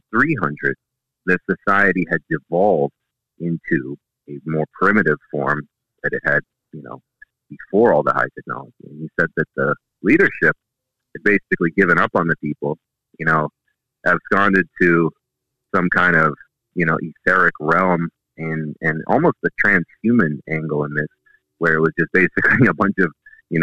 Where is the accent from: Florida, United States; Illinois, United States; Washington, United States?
Florida, United States; since I was a kid, growing up in South Florida, you know, by the ocean, by the Atlantic Ocean, next to Atlantic Boulevard.